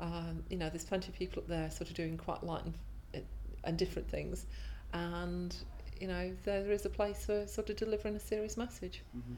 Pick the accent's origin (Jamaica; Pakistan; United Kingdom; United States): United Kingdom; Derby, East Midlands; My date of birth is 10/2/61, and I come from Derby.